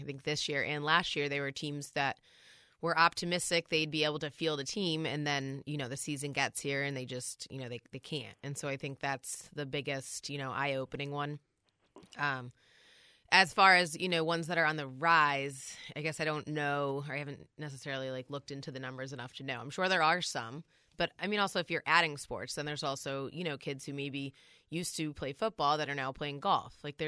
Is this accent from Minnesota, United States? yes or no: no; Connecticut, United States; also born or lived in Louisiana; now in Vermont, United States; I grew up in Connecticut and I lived in Louisiana, and in both of those states, I feel like there was the traditional sports were much more, you know, prevalent and a big deal. But then you come to Vermont